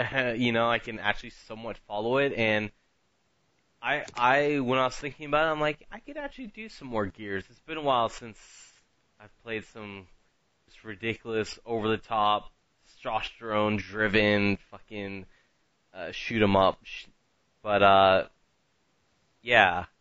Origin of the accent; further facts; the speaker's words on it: the South, United States; and I am from the South, I get